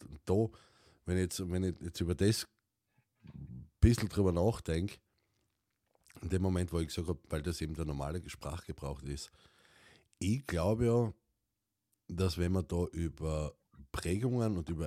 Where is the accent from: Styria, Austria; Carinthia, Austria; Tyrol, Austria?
Styria, Austria; ich komme aus der St. Eiermark.